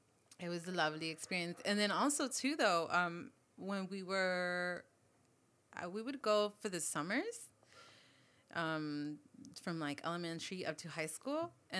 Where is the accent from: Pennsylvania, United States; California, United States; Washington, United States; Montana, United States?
California, United States; Los Angeles; So yeah, born and raised in East LA. I'm first generation. My parents migrated from Michoacán, Mexico, in the late 70s. And, you know, we landed here